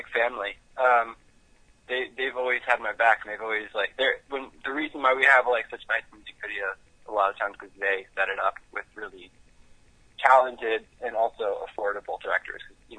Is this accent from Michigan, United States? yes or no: no; North Carolina, United States; moved away as an adult; also born or lived in New York; I grew up in North Carolina.